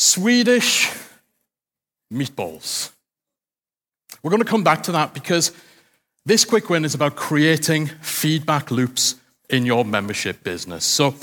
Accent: Newcastle, North East England, United Kingdom; here in the northeast of England, in my hometown of Newcastle

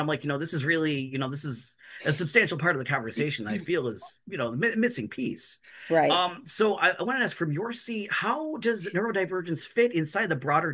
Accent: Cleveland, Ohio, United States; Plus, I'm from Cleveland and the Browns suck.

